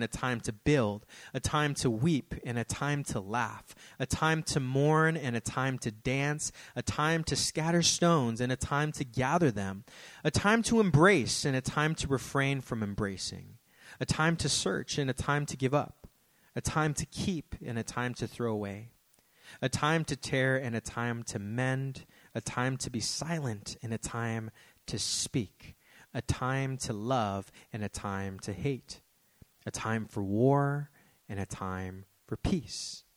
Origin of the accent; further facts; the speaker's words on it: Daly City, California, United States; growing up in the Bay Area. I grew up in Daly City, which is like, you know, basically the Philippines of the West Coast. We grew up in the fog all the time.